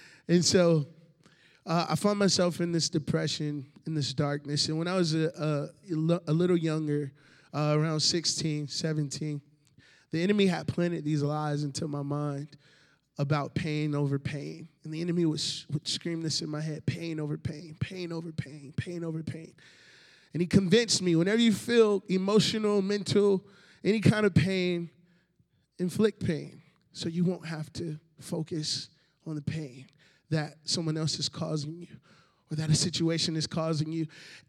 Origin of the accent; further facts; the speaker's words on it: Jonesboro, Georgia, United States; I am from Georgia, born and raised south of Atlanta. I see a hand up in the back. She's like, Georgia, yes. And so Jonesboro is the city I was raised in, Riverdale, Jonesboro, Clayton County area.